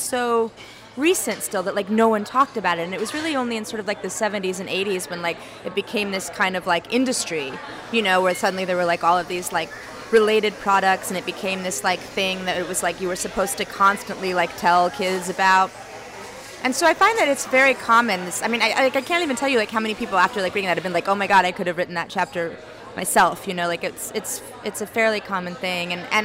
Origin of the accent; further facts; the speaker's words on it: United States; the only job you can get in Amsterdam as an American without any kind of work papers